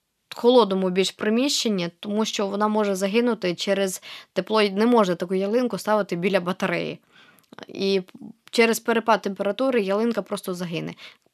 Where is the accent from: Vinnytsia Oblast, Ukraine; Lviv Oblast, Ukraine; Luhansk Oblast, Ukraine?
Luhansk Oblast, Ukraine; а я ж теж з Луганщини, і мої, ну, я зазвичай святкувала Новий рік і Різдво на Кавказі. Звідки мій дідусь, лісівник